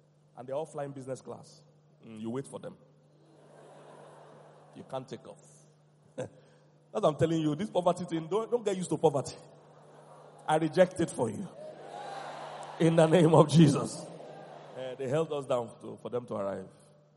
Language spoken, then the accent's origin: English; Nigeria; I'm Nigerian. We know Nigerian.